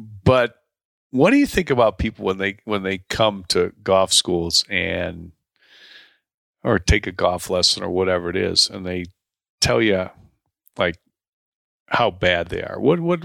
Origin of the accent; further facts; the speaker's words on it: Deerfield, Illinois, United States; Rick and I grew up together in Deerfield, Illinois, went to high school together.